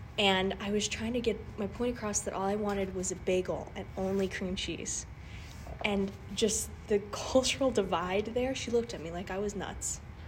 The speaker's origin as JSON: {"language": "English", "region": "New York", "country": "United States", "said": "I am from New York and I know good bagels, and I didn't know whether or not I'd find a good bagel place where I lived in Copenhagen"}